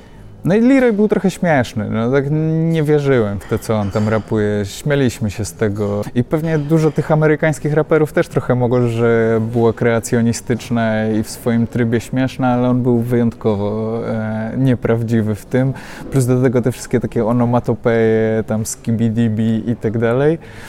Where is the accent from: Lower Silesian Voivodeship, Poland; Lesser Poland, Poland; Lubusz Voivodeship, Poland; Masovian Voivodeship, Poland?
Masovian Voivodeship, Poland; Warsaw; wychowałem się na osiedlu, w którym Warszawa i Legia była wszędzie głośno chwalona